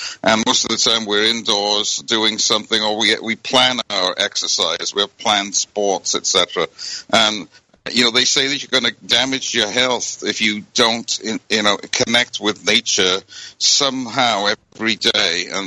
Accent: United Kingdom; now in Fort Worth, United States; It reminds me of my home country of Britain here, nice and misty weather.

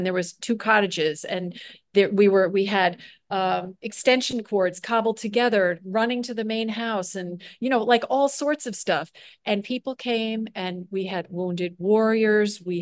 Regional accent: Long Island, New York, United States; You know, I grew up on Long Island, so I was used to like residential everything, house, driveway.

